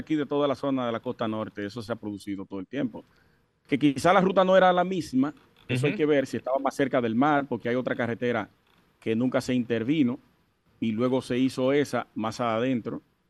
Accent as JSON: {"language": "Spanish", "town": "Sosúa", "region": "Puerto Plata", "country": "Dominican Republic", "tie": "born or raised there", "said": "aquí en nuestra zona, en mi pueblo, Sosúa."}